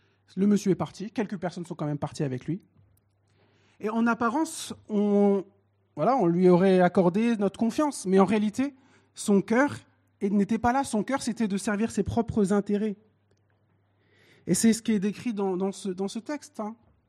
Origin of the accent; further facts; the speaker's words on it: Amiens, Hauts-de-France, France; dans mon église où je suis devenu chrétien, où j'ai grandi, à Amiens